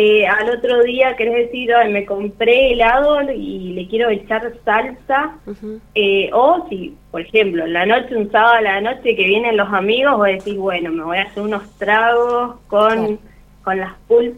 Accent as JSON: {"language": "Spanish", "town": "Palmira", "region": "Mendoza", "country": "Argentina", "said": "Y, bueno, nosotros somos de Palmira, San Martín"}